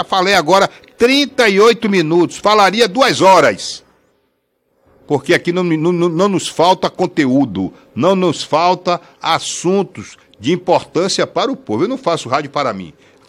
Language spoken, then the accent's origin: Portuguese; Northeast Region, Brazil; porque eu sou nordestino com orgulho. Tenho orgulho de ser nordestino.